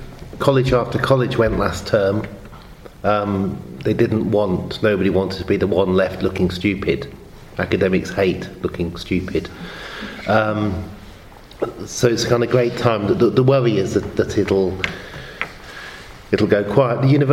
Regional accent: Oxford, South East England, United Kingdom; growing up in Oxford

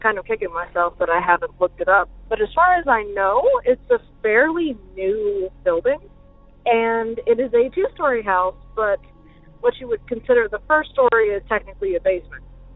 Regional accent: South Carolina, United States; I'm from South Carolina, and I have two stories for you.

